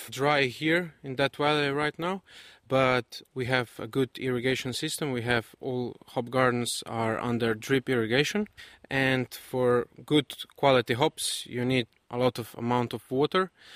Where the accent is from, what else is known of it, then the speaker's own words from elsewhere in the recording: Slovenia; now in New Zealand; Hello, I'm from Slovenia, and I'm coming from a hop farm back home, and we are on latitude 45